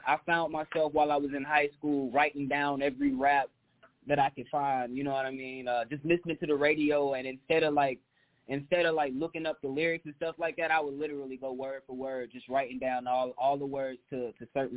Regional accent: Atlanta, Georgia, United States; I am from Atlanta, Georgia. Grady baby, to be exact. I was born there at Grady. So definitely an Atlanta native.

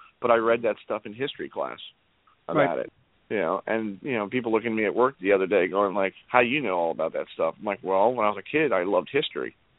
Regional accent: New York, United States; now in Baltimore, United States; I was born and raised in New York, and I was moved down here in 1987 with my parents relocated. And technically, Baltimore is my home.

